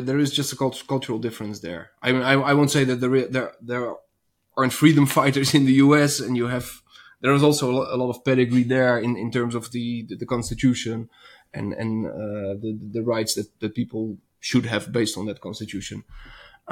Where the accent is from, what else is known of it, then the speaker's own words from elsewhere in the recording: Netherlands; I mean, I'm from the Netherlands myself, so that is like considered northwestern Europe.